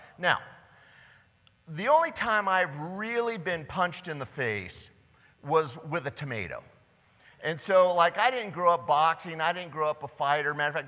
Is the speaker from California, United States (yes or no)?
yes; California, United States; growing up in California, we would go out and there was huge fields.